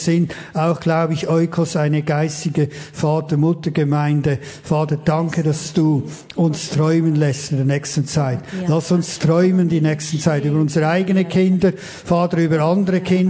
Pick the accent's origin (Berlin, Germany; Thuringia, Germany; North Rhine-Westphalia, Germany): North Rhine-Westphalia, Germany; Büren; Ob es jetzt in Büren ist, wo ich aufgewachsen bin, ob es hier ist, Open Air.